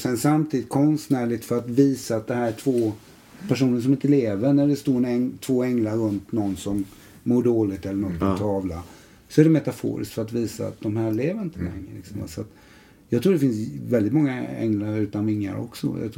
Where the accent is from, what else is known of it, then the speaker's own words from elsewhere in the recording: Jönköping County, Sweden; Så jag kommer ju ner från Jönköping, Eksjö, Nässjö och allt.